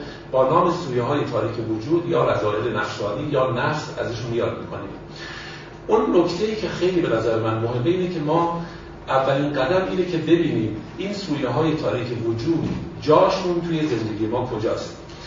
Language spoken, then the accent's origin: Persian; Iran; اجالتا ما چون ایرانی هستیم در باید ایران فعلا صحبت میکنیم